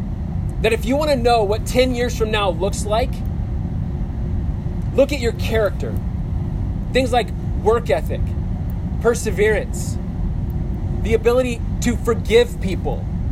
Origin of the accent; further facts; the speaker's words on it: Kansas, United States; But I grew up in Kansas, and when I was in college, I would walk across campus